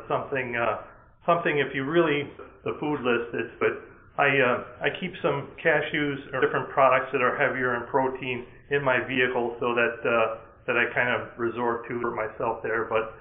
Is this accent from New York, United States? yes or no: yes; New York, United States; I'm from New York